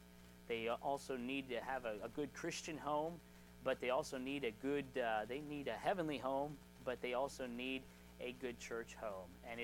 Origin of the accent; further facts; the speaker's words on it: Las Vegas, Nevada, United States; I was actually born and raised in Las Vegas, Nevada. I am not from this area, but I'm from the West Coast. I was born and raised there, and I lived in Las Vegas up until my senior year of high school.